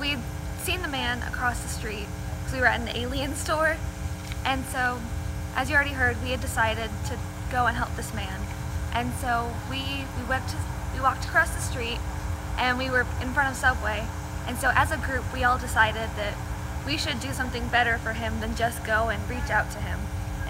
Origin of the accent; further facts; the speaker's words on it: Austin, Texas, United States; I'm from Austin, Texas.